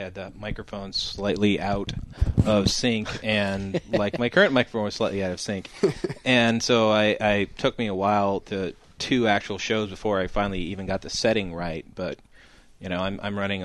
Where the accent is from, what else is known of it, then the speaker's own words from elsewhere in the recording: Washington, United States; I grew up in Eastern Washington, it was just desert